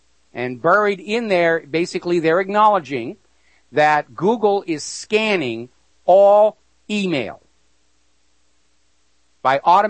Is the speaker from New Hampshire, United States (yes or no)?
yes; New Hampshire, United States; now in Hawaii, United States; I'm not from Hawaii. I live in Hawaii at the moment.